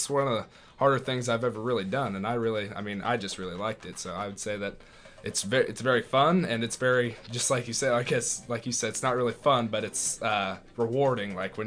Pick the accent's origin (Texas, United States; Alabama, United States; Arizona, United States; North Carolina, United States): Texas, United States; It's the Dallas Cowboys. I'm from Texas, and I really love the Longhorns and the Cowboys.